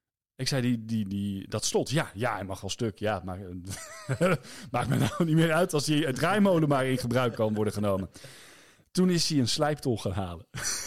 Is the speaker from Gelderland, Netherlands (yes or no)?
yes; Wageningen, Gelderland, Netherlands; Ik kom uit Wageningen.